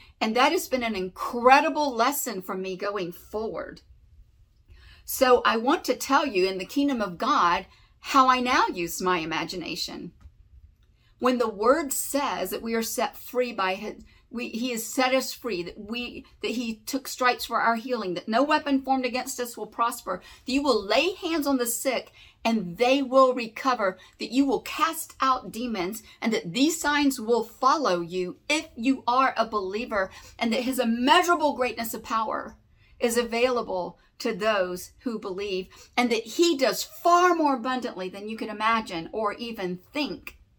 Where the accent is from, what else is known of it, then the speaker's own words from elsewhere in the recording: the South, United States; Because I'm from the South anyway. What do I know about snow skiing?